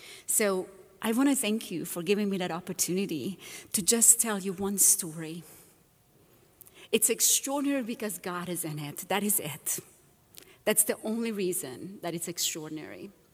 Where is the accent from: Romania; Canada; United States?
Romania; English is a second language; moved away; But originally, I am from Romania, and that is where the accent is coming from.